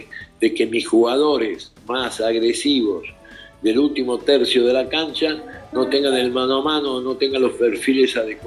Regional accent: Argentina; now in Mexico; En otros países, yo que soy de Argentina, si vos perdés un partido, te puedo asegurar que nadie te va a pedir un autógrafo

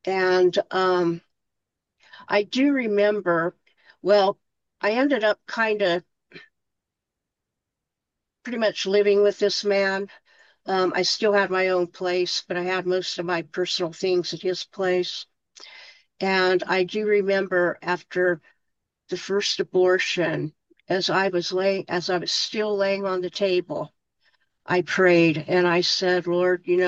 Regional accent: Indiana, United States; moved away as an adult; now in Denver, United States; Well, I was raised in Indiana in a small country town, very conservative. And when I was about maybe 28 or so, 27, 28, I decided to move to Denver, Colorado.

